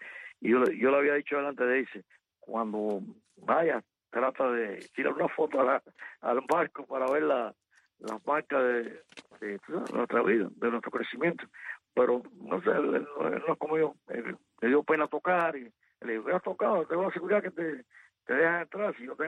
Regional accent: Havana, Cuba; Yo sueño con La Habana. Yo soy un habanero.

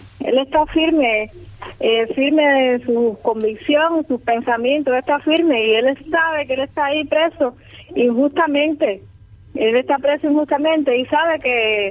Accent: Palma Soriano, Santiago de Cuba, Cuba; Bueno, nosotros somos de Palma Soriano.

